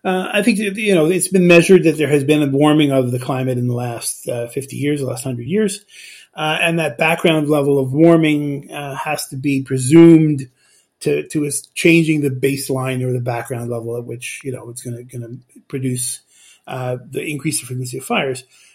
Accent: Los Angeles, California, United States; I actually grew up on the West Coast, and we took it for granted. I grew up in Los Angeles

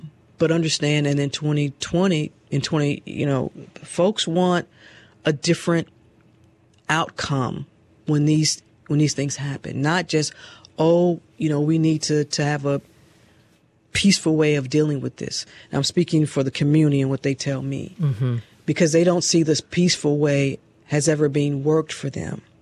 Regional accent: St. Louis, Missouri, United States; As a black woman growing up in St. Louis, it's not lost on me.

